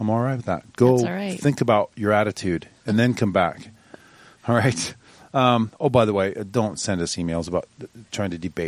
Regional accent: Scotland, United Kingdom; I'm Scottish.

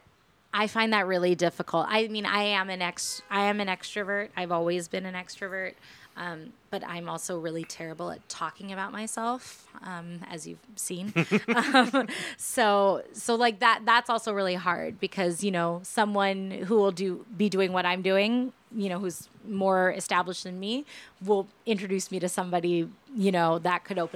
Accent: Los Angeles, California, United States; I'm from Los Angeles, Pasadena area

